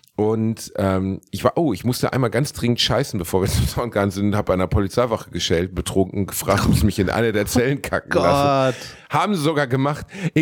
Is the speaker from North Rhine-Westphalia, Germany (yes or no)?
yes; Gelsenkirchen, North Rhine-Westphalia, Germany; Ich komme aus Gelsenkirchen, da gab es keinen Club.